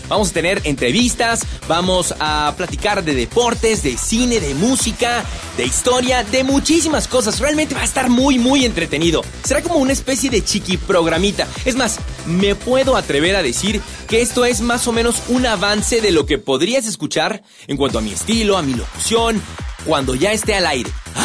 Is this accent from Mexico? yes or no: yes; Mexicali, Baja California, Mexico; soy de Mexicali, Baja Calinfierno. Y lo digo así porque allá realmente hace muchísimo calor.